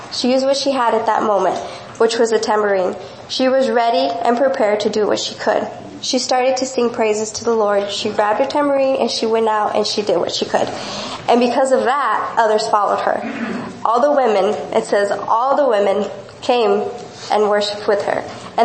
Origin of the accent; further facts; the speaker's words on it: Mexico; now in United States; I grew up in Mexico as a missionary's daughter. … So I grew up in the mission field, born and raised, and then I moved to San Antonio, Texas to pursue a career.